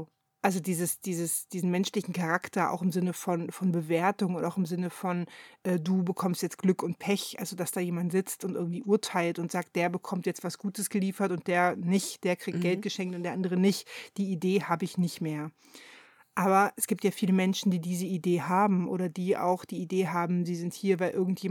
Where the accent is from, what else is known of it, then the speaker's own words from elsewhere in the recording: eastern Germany, Germany; Ja, und ich bin halt im Osten groß geworden.